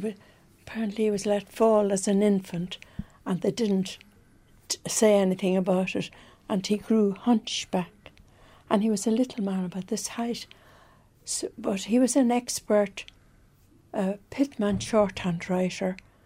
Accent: Sandymount, Leinster, Ireland; Sandymount.

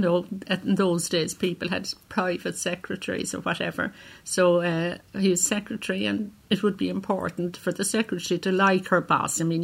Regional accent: Cork, Munster, Ireland; Cork City. It's Glasheen Road near UCC.

